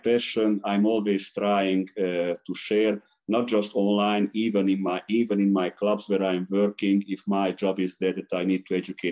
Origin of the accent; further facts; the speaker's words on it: Serbia; English is a second language; So, you know, I'm coming from Serbia, and when I was a child, we had so much great results in Yugoslavia in basketball.